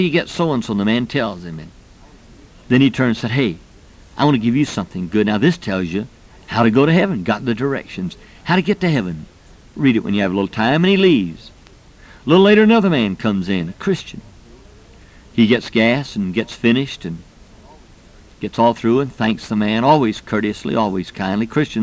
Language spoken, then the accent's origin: English; Jacksonville, Florida, United States; Years ago in Jacksonville, Florida, my hometown, I was riding down the street and I saw a sailor boy hitchhiking.